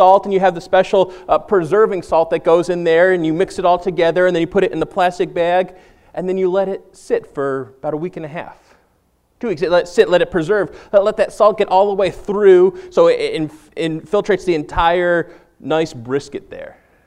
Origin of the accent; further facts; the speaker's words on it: Massachusetts, United States; I'm not a good Southern boy because I'm from Massachusetts, so I loved corned beef.